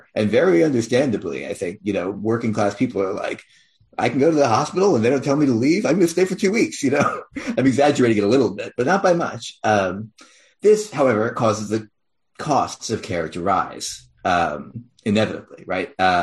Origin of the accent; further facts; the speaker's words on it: Philadelphia, Pennsylvania, United States; now in Chicago, United States; I live in Chicago. Chicago is significantly smaller than it used to be. I grew up in Philly. Philly is significantly smaller than it used to be.